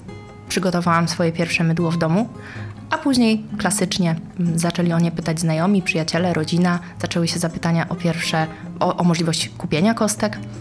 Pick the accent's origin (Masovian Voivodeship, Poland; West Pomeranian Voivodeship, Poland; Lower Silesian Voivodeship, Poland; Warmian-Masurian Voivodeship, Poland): West Pomeranian Voivodeship, Poland; Kamień Pomorski; Jesteśmy z Kamienia Pomorskiego, stamtąd pochodzimy, tam się urodziłyśmy.